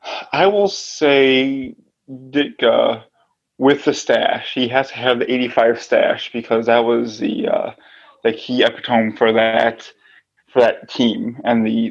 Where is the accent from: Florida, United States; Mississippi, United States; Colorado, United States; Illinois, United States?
Illinois, United States; Chicago; from Chicagoland, and we're going to be talking about the Bears, my favorite team.